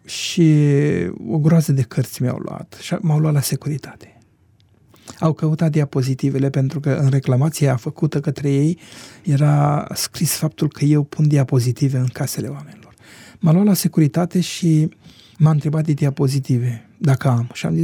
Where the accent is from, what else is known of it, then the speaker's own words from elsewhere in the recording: Lunca, Romania; cu aceste diapozitive am început să lucrez în satul meu, în Lunca